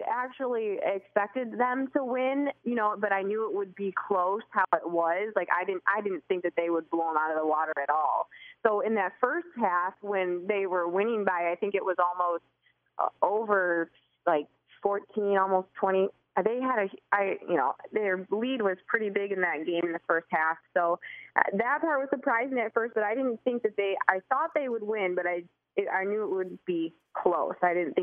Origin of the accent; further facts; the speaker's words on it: Potterville, Michigan, United States; To leave mid-Michigan because that's my home. You know, I'm from Potterville, so being from there, you know, that's my hometown, East Lansing and, you know, the mid-Michigan area.